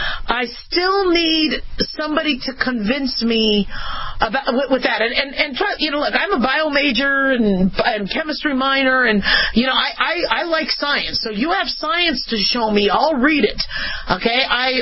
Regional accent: Phoenix, Arizona, United States; also born or lived in Los Angeles, United States; Remember, I was born in L.A., so, you know, would see rain. And then when I grew up in Phoenix, it was just, you know, you saw a lot of suns.

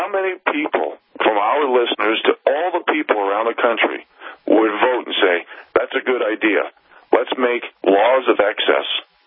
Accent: New York, United States; You know, here in Montana, I dreamed when I grew up in New York to come out here to hunt, to fish, to live off the land

